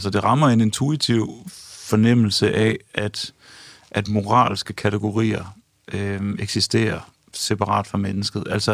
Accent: Aarhus, Central Denmark Region, Denmark; jeg kan huske, at jeg som dreng i Aarhus tilbage i 80'erne bevægede mig ind i sådan en biograflobby

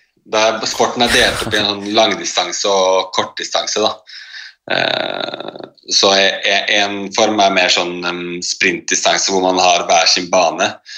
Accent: Oslo, Norway; Jeg er 26 år gammel. Jeg er født og oppvokst i Oslo.

